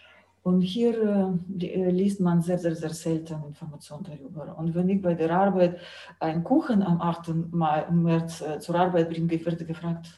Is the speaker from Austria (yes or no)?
no; Belarus; German is a second language; now in Germany; Demos habe ich gekannt, nur auf dem 1. Mai-Demo. Ja, in Deutschland habe ich schon gesehen, es gibt natürlich andere Hintergrund. In Weißrussland, Gewerkschaften werden staatlich gelenkt.